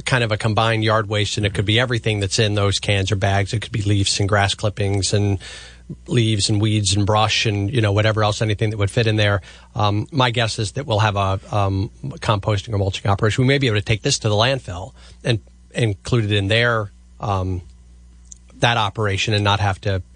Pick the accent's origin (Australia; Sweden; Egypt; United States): United States; Frederick, Maryland; I can remember when I was growing up in Frederick, we did not rake our leaves into the street.